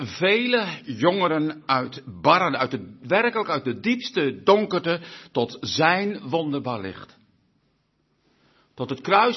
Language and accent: Dutch; Urk, Flevoland, Netherlands; born there; ik ben geboren op Urk